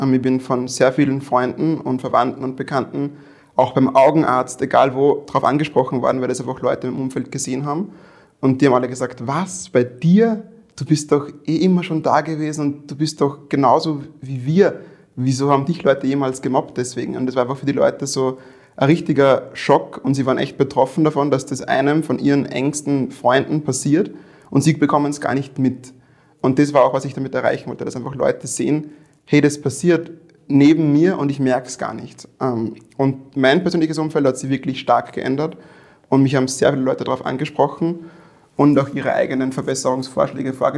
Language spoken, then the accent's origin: German; Weizenkirchen, Upper Austria, Austria; Also ich bin in Weizenkirchen aufgewachsen. Meine Mutter kommt von dort. Mein Vater war aus Angola, das ist unten links in Afrika. Und ich bin halt alleinerziehend aufgewachsen, war immer in Österreich, habe deswegen auch nur Deutsch gesprochen.